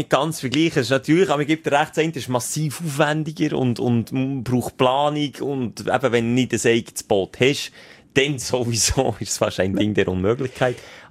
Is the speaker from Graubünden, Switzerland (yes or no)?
no; Gümmen, Bern, Switzerland; Also jetzt Gümmen, wo ich aufgewachsen bin, auch Baggersee gehabt.